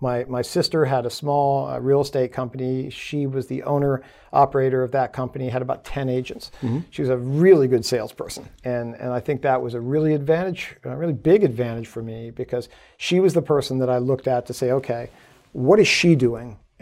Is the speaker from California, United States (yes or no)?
no; Pennsylvania, United States; born there; My background is not far from here. I was born in the Wyoming Valley in Pennsylvania.